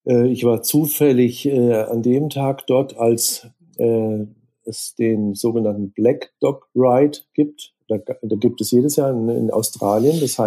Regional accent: Koblenz, Rhineland-Palatinate, Germany; moved away as an adult; also born or lived in Tauberbischofsheim / Würzburg; Ich bin in Koblenz am Rhein geboren, bin dann mit 18 nach Tauberbischofsheim wegen der Fechterei.

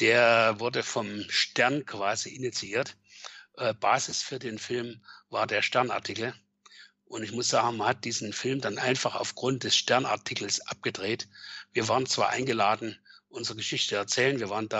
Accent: East Germany, Germany; moved away; nach dem Mauerfall, bin ich das erste Mal wieder rübergefahren und konnte meine alte Heimat wiedersehen.

